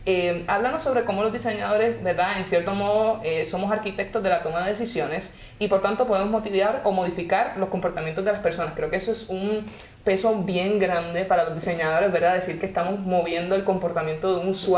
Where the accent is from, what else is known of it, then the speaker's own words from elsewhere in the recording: Puerto Rico; Por ejemplo, yo que soy de Puerto Rico